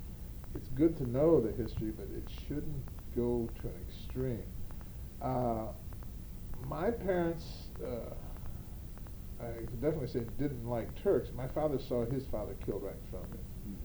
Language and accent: English; United States; but growing up in America, there'll never be another Lincoln Place ever in the world.